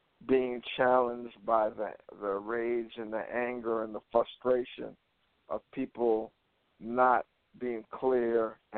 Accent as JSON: {"language": "English", "region": "New York", "country": "United States", "said": "So when I walked in and I said who I was and that I was from New York"}